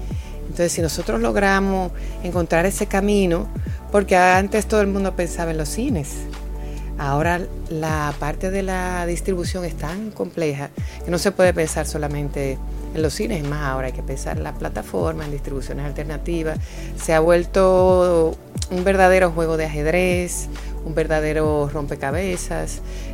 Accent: Dominican Republic; que no solo somos nosotros, República Dominicana, la gran mayoría de los países latinoamericanos

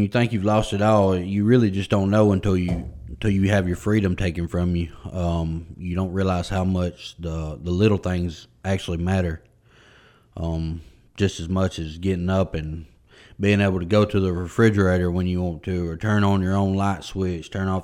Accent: Boonville, United States; I'm 33 years old, and I'm from Boonville.

